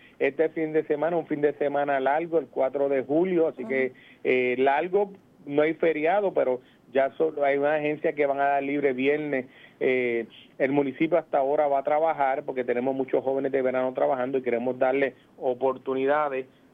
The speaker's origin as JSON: {"language": "Spanish", "region": "Lara", "country": "Venezuela", "said": "para que los lareños estemos conscientes y seguros de que nuestras aportaciones llegaron donde tenía que llegar"}